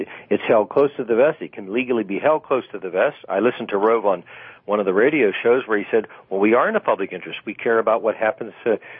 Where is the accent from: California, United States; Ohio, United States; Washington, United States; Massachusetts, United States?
Ohio, United States; TV in my home state of Ohio, when you turn it on, it's deafening with the ads.